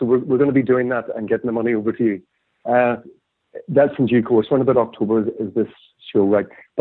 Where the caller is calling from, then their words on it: Belfast, Northern Ireland, United Kingdom; from Belfast.